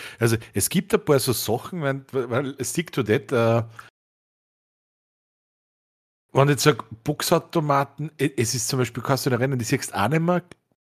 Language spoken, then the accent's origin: German; Austria; Bundesland, Österreich. Und ich weiß, in meinem Heimatort, da ist einer gesessen in einem Café